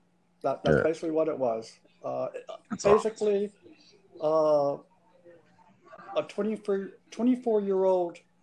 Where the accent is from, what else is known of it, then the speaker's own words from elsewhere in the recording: Louisiana, United States; You know, I'm from Louisiana.